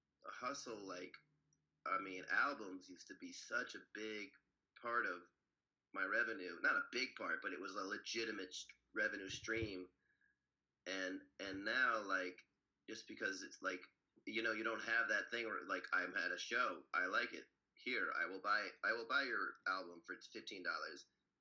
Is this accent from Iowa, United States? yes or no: yes; Iowa City, Iowa, United States; now in New York, United States; I grew up in Iowa City. Iowa is one of the very few Jews.